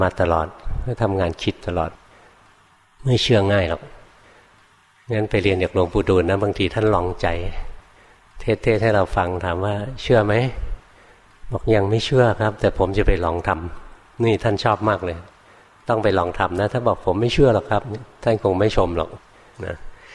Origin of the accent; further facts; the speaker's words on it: Bangkok, Thailand; หลวงพ่ออยู่ในกรุงเทพนะเกิดในกรุงเทพนะโตในกรุงเทพเรียนหนังสือในกรุงเทพทำงานในกรุงเทพ